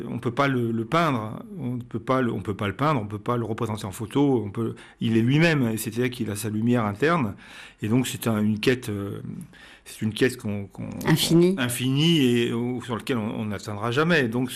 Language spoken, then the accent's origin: French; France; je suis des Écrins, qui est un massif qui est dans le sud de la France.